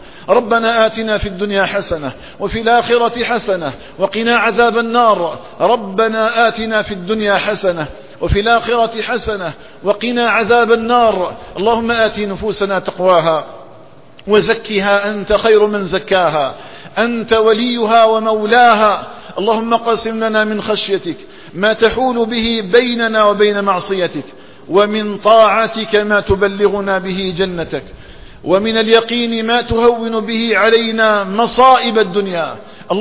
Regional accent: Algeria

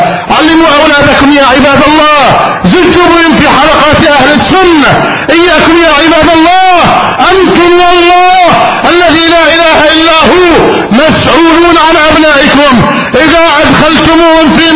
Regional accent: Egypt; واجعل بلدنا مصر أمنا أمانا

